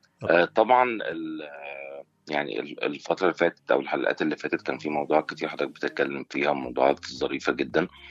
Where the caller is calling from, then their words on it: Obour, Cairo Governorate, Egypt; من القاهره